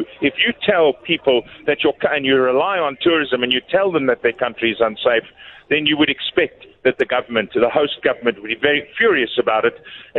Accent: South Africa; I was very popular as a South African

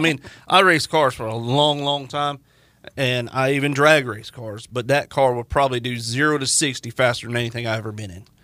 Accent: Florida, United States; I was hot. And I'm from Florida, but that was a different kind of heat.

